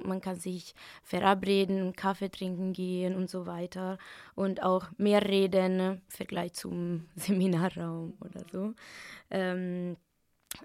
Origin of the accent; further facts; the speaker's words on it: Italy; German is a second language; moved away as an adult; now in Jena, Germany; Ich komme aus Italien, wo ich auch für meinen Bachelor studiert habe.